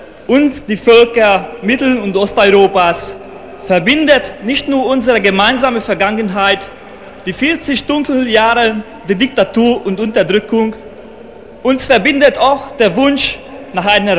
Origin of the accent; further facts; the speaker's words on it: Hungary; Ich komme aus Ungarn, von dem Verband der Jungen Demokraten.